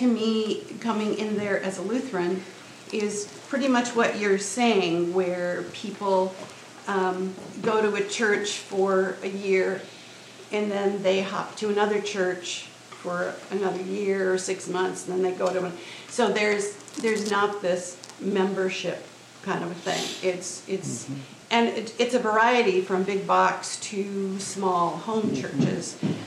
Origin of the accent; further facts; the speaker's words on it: Wheaton, Illinois, United States; We're from the Wheaton area, and so coming from Wheaton, kind of the epicenter of evangelicalism